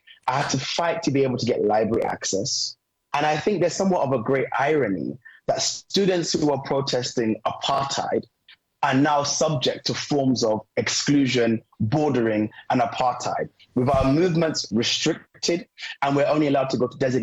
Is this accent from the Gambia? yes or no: yes; Gambia; also born or lived in United Kingdom; I think fundamentally, yes, I'm Gambian. Yes, I'm British.